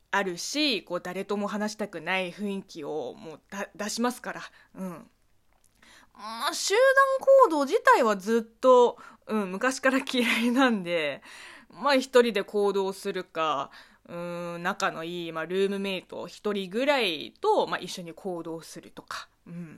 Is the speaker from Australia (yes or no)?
no; China; 中国生まれ中国育ちの … があなたの質問に答えていく Q&A 式ラジオ番組となっております